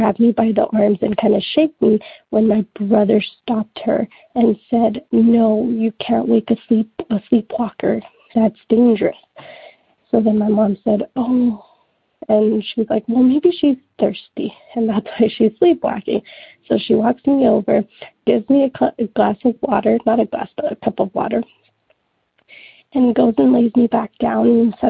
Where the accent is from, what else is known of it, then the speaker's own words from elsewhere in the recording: Tulare, California, United States; I am from Tulare, California, and I believe me and my whole family are very spiritually sensitive.